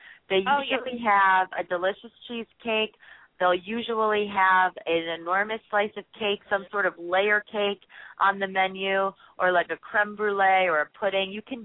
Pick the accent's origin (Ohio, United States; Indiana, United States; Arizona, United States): Ohio, United States; Canton; I'm from Canton, Ohio, and there's ice cream parlors about, yeah.